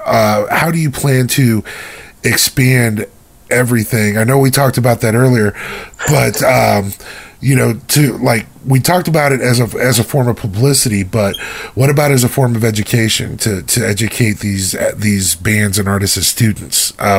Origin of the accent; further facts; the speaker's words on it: United States; I'm an American and I've got nothing but the utmost pride for the music that my country's put out.